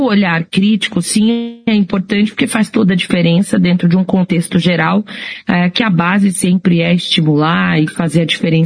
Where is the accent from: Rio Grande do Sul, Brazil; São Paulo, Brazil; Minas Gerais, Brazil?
São Paulo, Brazil; foi crescendo aqui em São Paulo, na periferia de São Paulo, sem dinheiro para comprar livros, né?